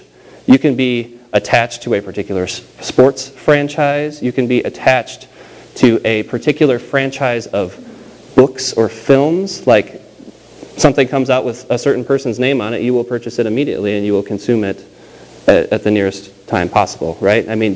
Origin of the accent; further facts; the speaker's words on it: Chicago, Illinois, United States; growing up in the Chicagoland area, growing up a Cubs fan